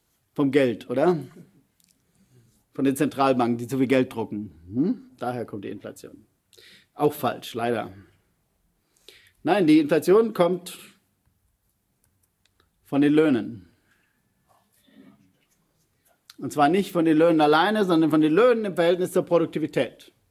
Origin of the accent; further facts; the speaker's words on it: Germany; Als Deutsche hätten wir auch begreifen sollen